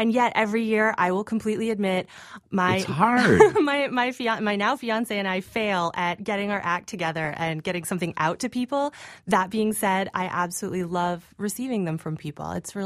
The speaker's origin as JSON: {"language": "English", "town": "Burlington", "region": "Vermont", "country": "United States", "said": "I'm from Burlington, Vermont, and I love doing that."}